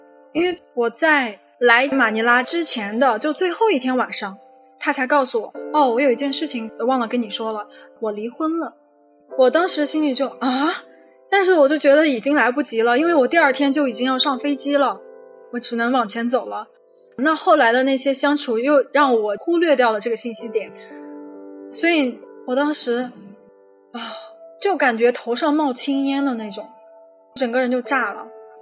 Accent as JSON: {"language": "Chinese", "region": "Xinjiang", "country": "China", "tie": "born or raised there", "moved": "as an adult", "lives_now": "Manila, Philippines", "said": "我今年28岁，从小在新疆长大的，但我是汉族人。我现在是一名自由撰稿人，在菲律宾的首都马尼拉市。"}